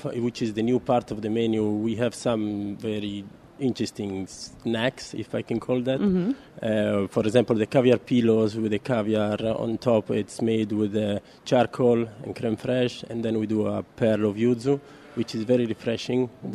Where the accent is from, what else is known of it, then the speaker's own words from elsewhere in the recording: Sardinia, Italy; I'm from Italy. I'm originally from Sardinia.